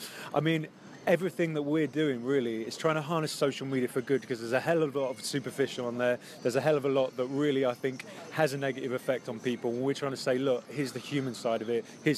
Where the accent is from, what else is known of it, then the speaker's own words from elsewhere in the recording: London, United Kingdom; I'm from London